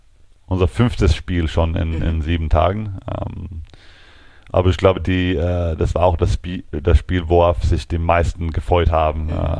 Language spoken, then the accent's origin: German; Lund, Skåne, Sweden; German is a second language; oder es geht nach Lund, also meine Heimatstadt in Schweden.